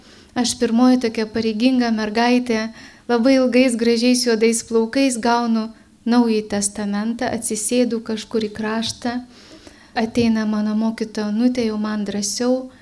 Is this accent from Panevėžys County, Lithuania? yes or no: yes; Pasvalys, Panevėžys County, Lithuania; aš taip pat esu iš Pasvalio.